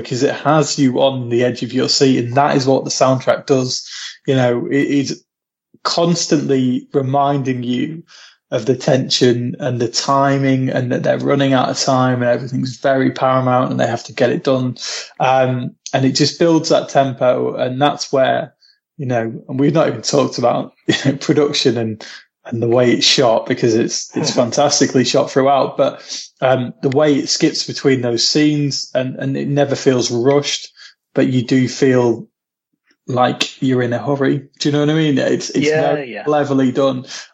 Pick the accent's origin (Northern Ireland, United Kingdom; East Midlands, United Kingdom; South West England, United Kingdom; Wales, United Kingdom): East Midlands, United Kingdom; now in Manchester, United Kingdom; I'm from Lincolnshire. I'm from like the Shire. That is Markham.